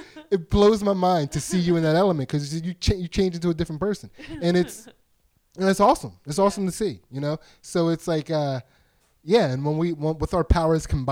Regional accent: Pottstown, Pennsylvania, United States; Louis Gibbs, who I grew up with in Pottstown, Pennsylvania.

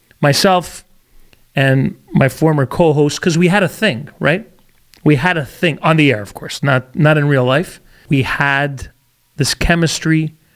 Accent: Montreal, Quebec, Canada; moved away as an adult; Knowing early on that I had to leave my hometown of Montreal in order to make it, I moved across to the West Coast and applied, got jobs and did what I had to do to get better.

